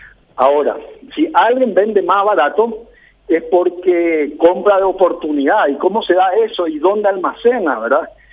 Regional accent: Paraguay; Ahora, como paraguayo, ¿qué es lo que nos conviene?

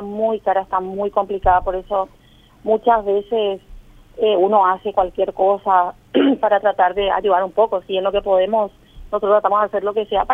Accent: Paraguay

